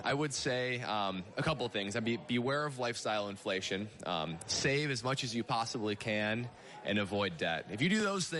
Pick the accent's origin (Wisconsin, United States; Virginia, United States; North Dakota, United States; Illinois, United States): Wisconsin, United States; Milwaukee; because I'm from Milwaukee, which is a beer city, but then the state of Wisconsin is cheese.